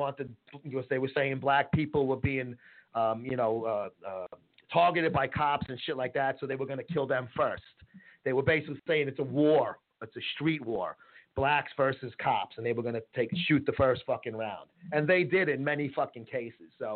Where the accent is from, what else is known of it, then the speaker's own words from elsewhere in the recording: Brooklyn, New York, United States; When I was a kid growing up in Brooklyn, they broke our balls. We were the white fucking dirtbags in the neighborhood.